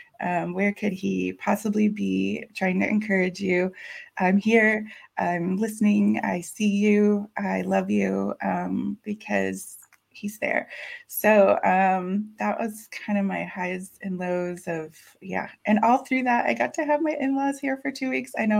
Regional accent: Minnesota, United States; And I'm from Minnesota. Like, we get weather constantly changing.

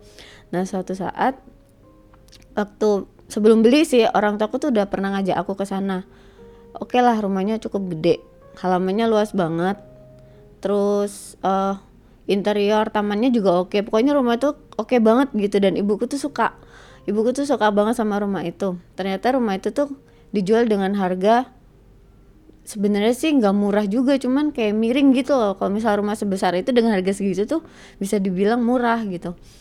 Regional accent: Balikpapan, East Kalimantan, Indonesia; Aku dari Balikpapan, tapi aku asli orang Jawa.

